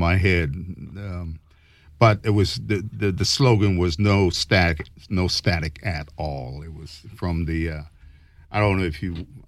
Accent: U.S. Virgin Islands; also born or lived in Connecticut; now in United States; I grew up in the Virgin Islands, and I had moved from the Virgin Islands to Connecticut.

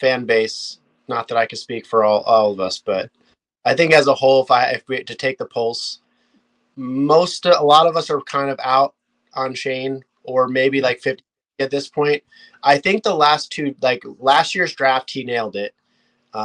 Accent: New Jersey, United States; Actually, I grew up in the Central Jersey, so I had Jets and Giants games playing all the time.

